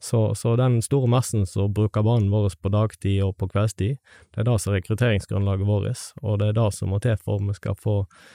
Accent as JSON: {"language": "Norwegian", "town": "Stord", "region": "Vestland", "country": "Norway", "tie": "born or raised there", "moved": "as an adult", "lives_now": "Oslo, Norway", "said": "Jeg bodde på Stord til dess jeg var 19 år gammel, da flyttet jeg til Oslo"}